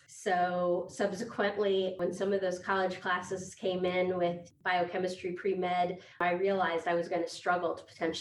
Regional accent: Columbus, Ohio, United States; born there; No, I was not. I was born in Columbus, Ohio.

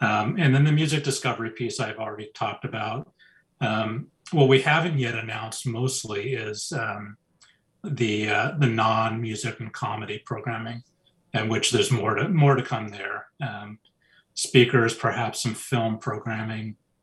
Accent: Olympia, Washington, United States; I grew up mostly in Olympia, and it really just stuck with me.

